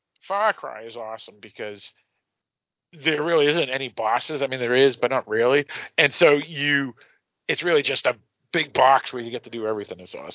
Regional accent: Boston, Massachusetts, United States; accent: Boston; Well, that's my Boston accent, probably.

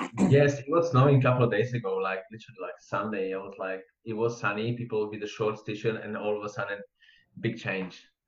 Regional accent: Slovakia; now in Switzerland; I'm from Slovakia originally.

